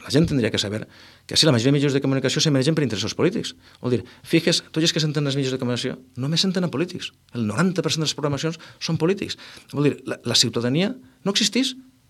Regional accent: Vila-real, Valencian Community, Spain; jo sóc fill de Villarreal

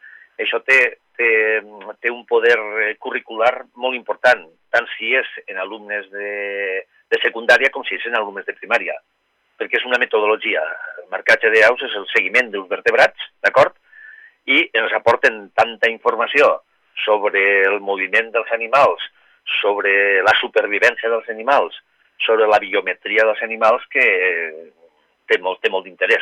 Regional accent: Onda, Valencian Community, Spain; és el meu riu, jo també soc d'Onda

